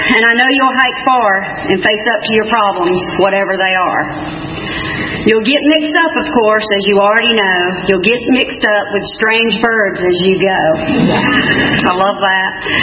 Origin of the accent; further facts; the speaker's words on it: Atlanta, Georgia, United States; I was born in South Fulton Hospital. I'm a native Atlantan.